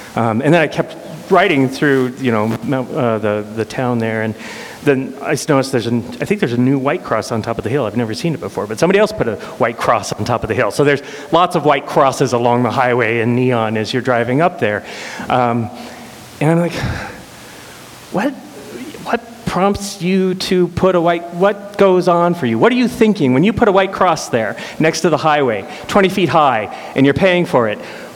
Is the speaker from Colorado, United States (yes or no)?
yes; Denver, Colorado, United States; I was thinking back to my childhood where I grew up in Denver, Colorado, and Denver sits at the mountains, just at the base of the mountains.